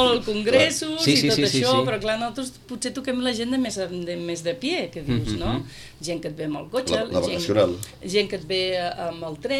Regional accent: Vilanova i la Geltrú, Catalonia, Spain; jo, per exemple, que sóc de Vilanova

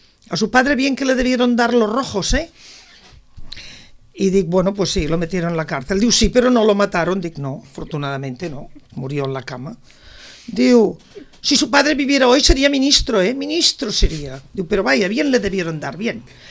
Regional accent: Sitges, Catalonia, Spain; also born or lived in Huesca; vam venir cap aquí a Sitges, i bueno, des de l'any 34 que estic a Sitges, per tant, a mi em van portar a Sitges amb 4 anys, llavors vol dir que dels 77 que tinc, comprendràs que sóc sitgetana.

